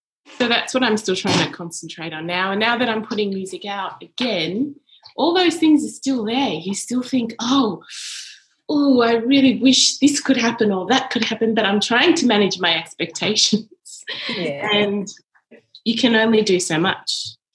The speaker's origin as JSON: {"language": "English", "town": "Melbourne", "region": "Victoria", "country": "Australia", "tie": "born or raised there", "said": "I grew up in Melbourne and we used to drive up every holiday to Sydney to see family"}